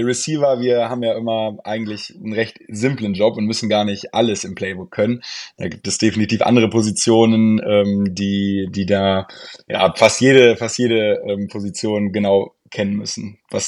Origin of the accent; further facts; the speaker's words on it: Hildesheim, Lower Saxony, Germany; werde jetzt im November 23 Jahre und bin gebürtig auch aus Hildesheim, also genau, ein totales Eigengewächs.